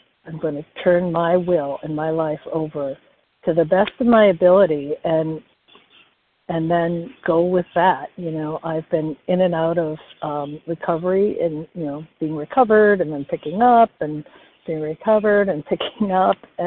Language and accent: English; Wisconsin, United States; I'm from Wisconsin, and I am a compulsive overeater.